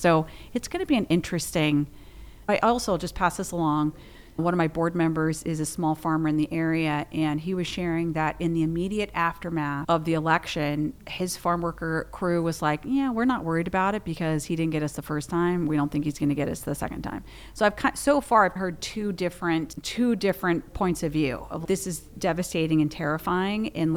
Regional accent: the South, United States; Growing up in the South, do you know what your green bean casserole looks like?

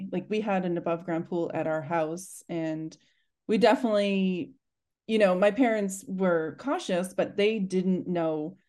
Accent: Maine, United States; So I'm from Maine. I live here and we're on the ocean.

